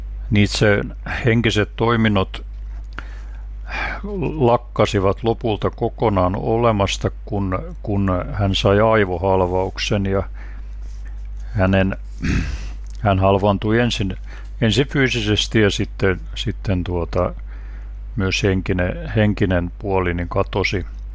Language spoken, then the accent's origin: Finnish; Ulvila, Satakunta, Finland; olen Ulvilasta.